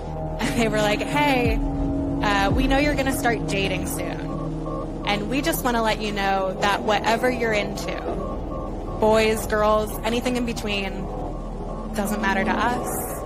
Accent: Kentucky, United States; But my dad is Spanish, and Spanish people say it Ariel. But I grew up in Kentucky. And they say it Earl.

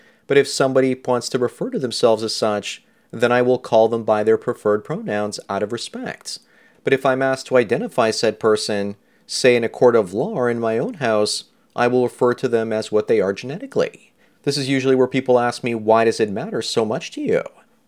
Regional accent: California, United States; I'm a black male in my mid-30s, growing up in Southern California, in a small mountain town, mostly white.

